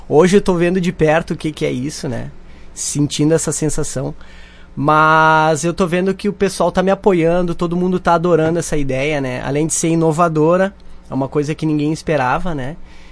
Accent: Caxias do Sul, Rio Grande do Sul, Brazil; Sim, sou de Caxias.

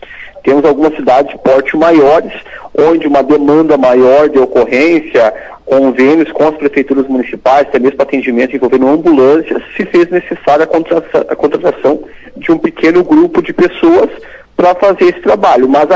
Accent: São Sebastião do Caí, Rio Grande do Sul, Brazil; nós estamos aqui na região do Vale do Caí, eu sou de São Sebastião do Caí, mas a gente está no pé da serra, como a gente chama

